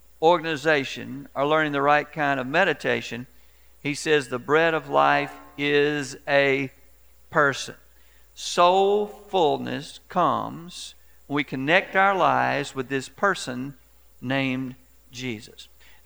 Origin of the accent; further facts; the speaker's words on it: Augusta, United States; I recall when we grew up in Augusta